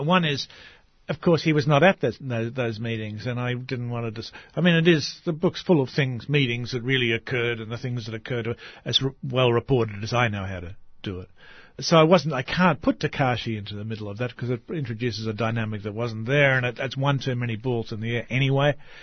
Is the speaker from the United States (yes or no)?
no; Australia; Well, I think it's the condition of being Australian is to think about this.